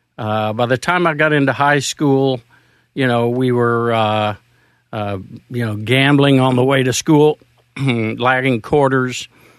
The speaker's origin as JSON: {"language": "English", "town": "Houston", "region": "Texas", "country": "United States", "tie": "born or raised there", "also_born_or_lived": "New Jersey", "said": "Houston. I was born in New Jersey, but my mom's Mobile, Alabama. My dad's from East Texas."}